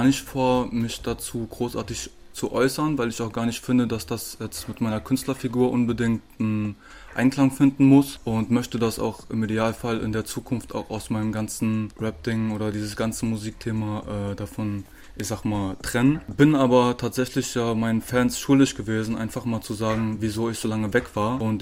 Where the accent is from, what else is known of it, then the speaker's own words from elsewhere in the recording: Saarland, Germany; now in Cologne, Germany; Ich komme eigentlich aus dem Saarland, aus einem kleinen Dorf, da wohnt auch noch meine Familie, meine Freunde sind auch alle dort noch. Ich bin dann nach Köln gezogen, ins belgische Viertel